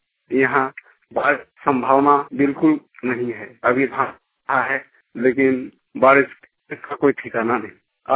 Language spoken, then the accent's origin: Hindi; Asna, Jharkhand, India; आसना, post office बावन बांधी, जिला जामताड़ा, झारखंड। मेरे गांव में एक यूकेलिप्टस है।